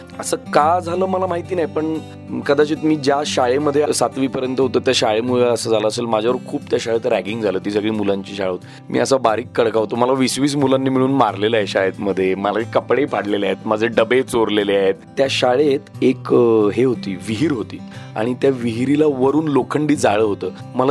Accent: Kolhapur, Maharashtra, India; born there; माझा जन्म कोल्हापुरात झाला

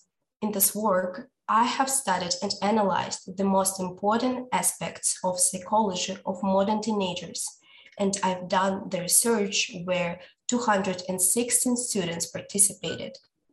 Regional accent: Moscow, Russia; English is a second language; I'm from Russia, from Moscow.

